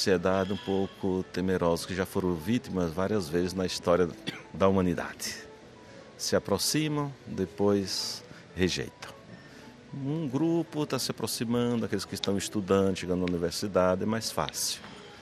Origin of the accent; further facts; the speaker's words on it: Feira de Santana, Bahia, Brazil; Na região do qual eu venho, lá de Feira de Santana, que é minha diocese de origem